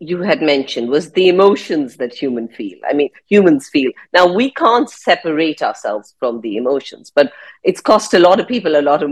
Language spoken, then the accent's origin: English; India; Right. And as you know, I'm Indian. And what I find is with a lot of the Indians, we were talking about gold.